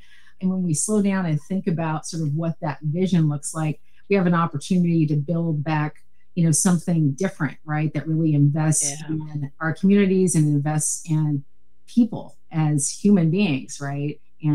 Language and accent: English; Gladstone, United States; Liz is from Gladstone. I'm from Gladstone.